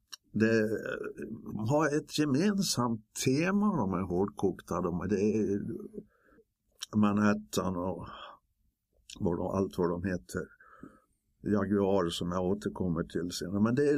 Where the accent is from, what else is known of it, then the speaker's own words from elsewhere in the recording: Norrby, Sweden; Och i Norrby, där jag kommer ifrån, där jag uppväxt och bland alla gruvor